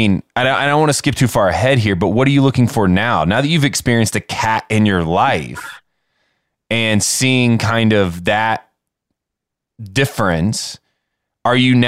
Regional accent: Indiana, United States; You know, I'm from Indiana originally and from an incredible agriculture town.

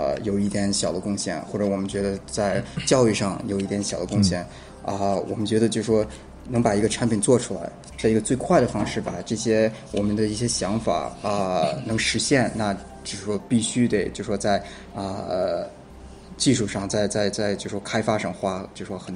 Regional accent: United States; also born or lived in Tianjin, China; 我是在天津出生的，但是小时候就很小的时候就那时候搬到美国，然后我的故事其实跟王冠也是有点相似的，就是那时候在美国，然后也是在美国上的。小学、中学、高

